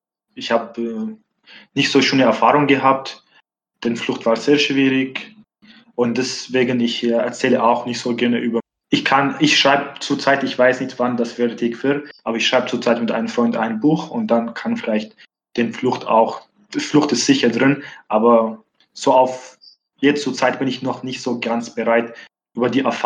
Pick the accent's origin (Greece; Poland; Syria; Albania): Syria; German is a second language; now in Bamberg, Germany; Okay, ich komme aus Syrien und ich wohne hier natürlich in Bamberg.